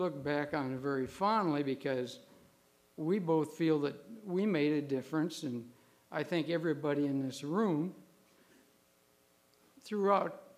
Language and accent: English; Illinois, United States; Because I'm from Illinois, but I had never heard of Decatur, Illinois myself.